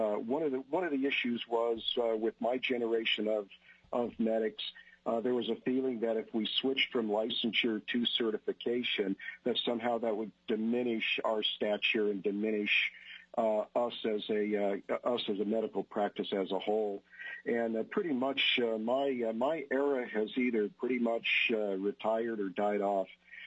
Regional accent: Anchorage, Alaska, United States; I'm a paramedic from Anchorage

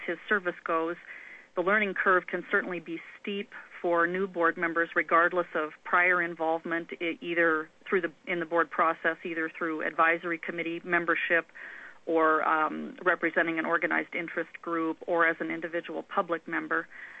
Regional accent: Alaska, United States; I'm from the Mentasta Pass area.

